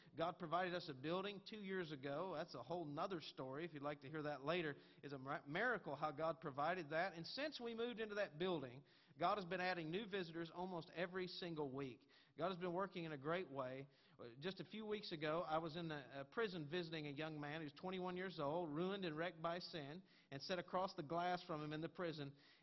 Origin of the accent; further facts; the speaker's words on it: Newport, Tennessee, United States; I was born and raised in Newport, Tennessee, which is about an hour east of Knoxville, Tennessee. I graduated from Crown College. I grew up in a church quite like this.